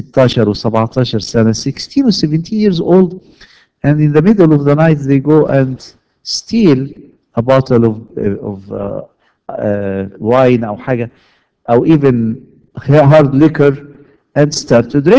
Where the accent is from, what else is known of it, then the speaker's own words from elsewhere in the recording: Egypt; now in United States; most of us came from Egypt with this belief system ان احنا الطريقة المصرية